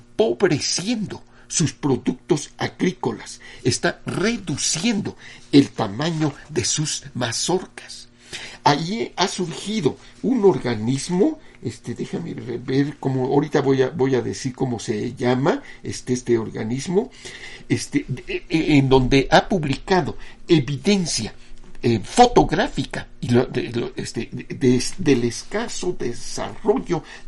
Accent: Mexico; es nuestra obligación como mexicanos conocer nuestros ríos, nuestras montañas, nuestros cultivos, nuestro subsuelo

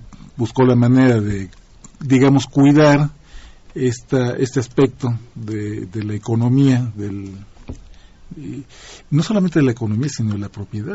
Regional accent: Mexico; como buen mexicano, no puedo negar mi afición por el gusto por el tequila

